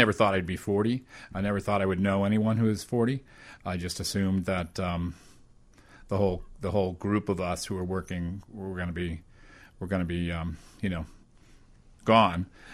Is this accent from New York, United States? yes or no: no; Lisle, Illinois, United States; Yeah, I grew up in Lisle, so my family's roots are here